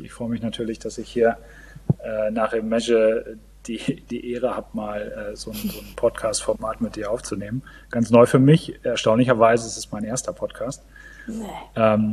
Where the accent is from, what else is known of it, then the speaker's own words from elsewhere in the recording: Northern Germany, Germany; now in Melle, Germany; Also ich komme aus Norddeutschland, bin wohnhaft in Melle.